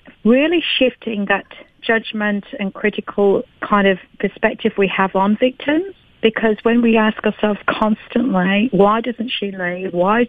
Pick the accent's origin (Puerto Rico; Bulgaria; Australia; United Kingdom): Australia; Well, being Australian of the Year, I mean, it's, you know, when you consider that out of, what, a population of 23 million people